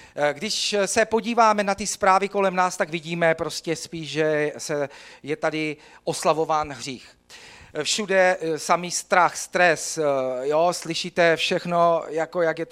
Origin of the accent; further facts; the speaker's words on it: Brno, South Moravian Region, Czechia; Já pocházím z Brna, Brno miluju, jo? To je krásné město.